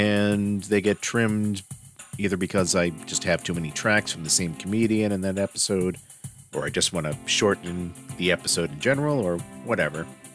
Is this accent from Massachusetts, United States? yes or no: yes; Massachusetts, United States; I'm from Massachusetts, where it all started. New England, autumn, Halloween, Thanksgiving, pumpkin spice, everything.